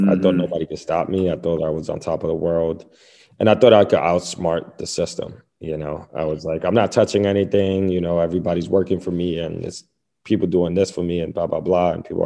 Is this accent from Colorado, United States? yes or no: no; New York, United States; I was born and raised in the same neighborhood I am right now, in the Lower East Side of Manhattan. It's super gentrified now.